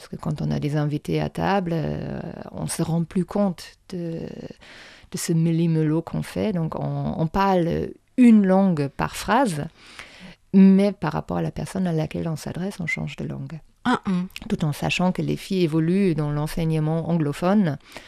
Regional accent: Germany; moi, je suis originaire de l'Allemagne. Évidemment, ma famille parle allemand

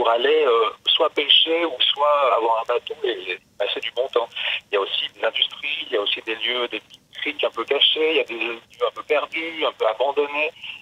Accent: Valais, Switzerland; Moi, je viens de la région du Valais. Oui. Donc, moi, je viens où le Rhône prend sa source.

